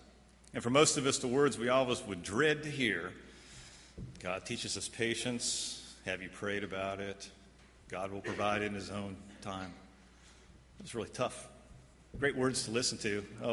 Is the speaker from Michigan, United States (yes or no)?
yes; Michigan, United States; I came from Michigan down to Texas.